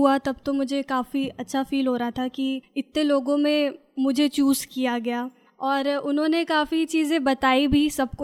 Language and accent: Hindi; Chhattisgarh, India; मैं छत्तीसगढ़ की रहने वाली हूँ